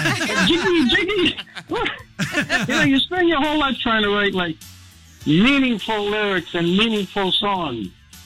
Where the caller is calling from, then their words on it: Providence, Rhode Island, United States; I am calling from Providence, Rhode Island.